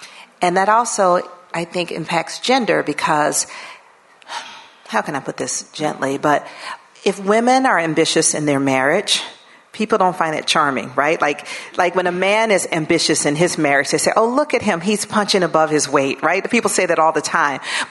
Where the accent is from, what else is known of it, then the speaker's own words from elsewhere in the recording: Atlanta, Georgia, United States; The first book is about growing up in Atlanta during the Atlanta child murders. When I was a child in Atlanta, 28 black children were killed, and two of them were students at my elementary school.